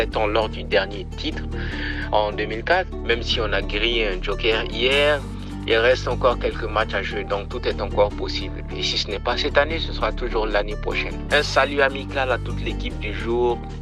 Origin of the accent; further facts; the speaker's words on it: Mali; now in Ottawa, Canada; je suis d'origine du Mali et je suis au Canada, à Ottawa, je suis aussi Canadien.